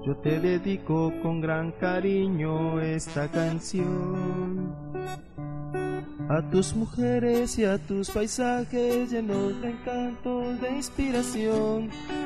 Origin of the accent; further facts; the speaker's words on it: Puerto Nariño, Amazonas, Colombia; En Puerto Nariño, en la Navidad. Que viva Puerto Nariño, de mi tierra.